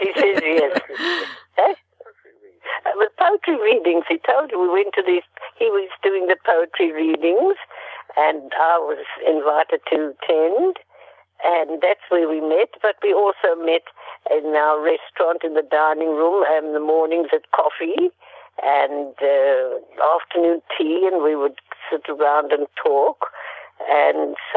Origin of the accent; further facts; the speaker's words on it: South Africa; I was from South Africa